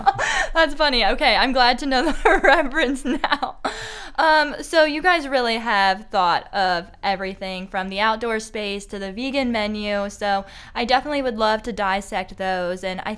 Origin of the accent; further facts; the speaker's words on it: Harrisonburg, Virginia, United States; I'm from Harrisonburg.